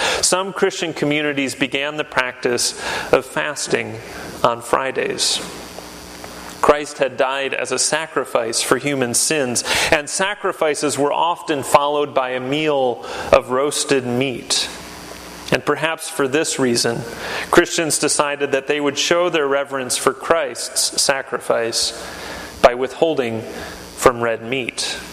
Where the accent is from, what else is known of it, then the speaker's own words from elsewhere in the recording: Michigan, United States; Growing up in Michigan, we didn't have a lot of good fish options.